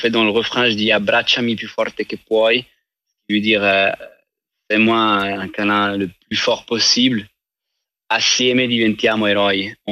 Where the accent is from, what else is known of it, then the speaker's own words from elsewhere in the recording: Ticino, Switzerland; moi, j'ai grandi au Tessin, mais mes parents sont suisses allemands. Où j'avais un peu cette chance de déjà grandir avec deux langues.